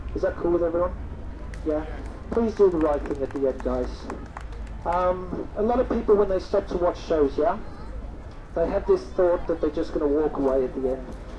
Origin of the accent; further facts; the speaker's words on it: Melbourne, Victoria, Australia; everyone. And I'm from Melbourne, Australia.